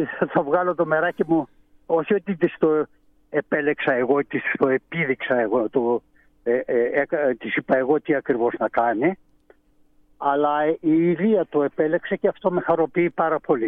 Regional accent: Aiginio, Central Macedonia, Greece; also born or lived in Kolindros; Γεννήθηκα στον Κολυνδρό της Πιερίας. Μεγάλωσα στο Αιγίνιο.

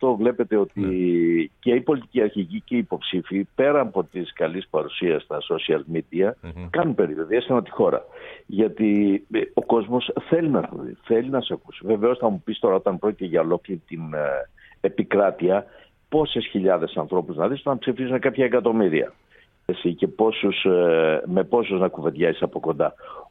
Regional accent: Peloponnese, Greece; σήμερα, ξέρω εγώ, πήγα στην Αρκαδία, την πατρίδα μου.

